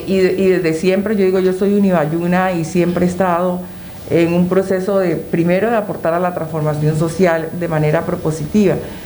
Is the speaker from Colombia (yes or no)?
yes; Colombia; lo que sí es importante como colombianos es que cada uno de nosotros debe de reconocer